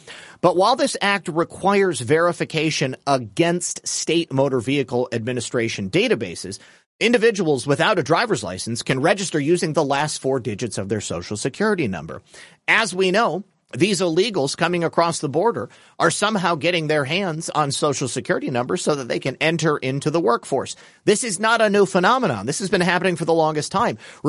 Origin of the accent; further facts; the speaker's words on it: Florida, United States; 90% of those illegals came here to my home state of Florida.